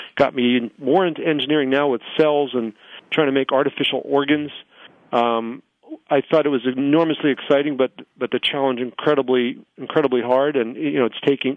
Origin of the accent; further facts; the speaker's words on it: Long Island, New York, United States; I grew up in New York, went to public high school. I call it Mesoamerica, the middle of Long Island, the first suburbs.